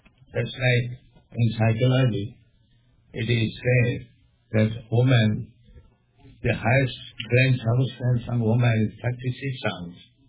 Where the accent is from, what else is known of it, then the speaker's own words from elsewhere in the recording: India; Otherwise, I'm Indian, I'm poor, but why they are after me?